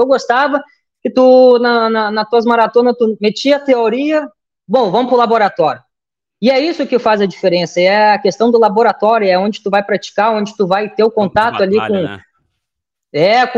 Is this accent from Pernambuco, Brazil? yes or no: no; Porto Alegre, Rio Grande do Sul, Brazil; Eu sou de Porto Alegre, no Rio Grande do Sul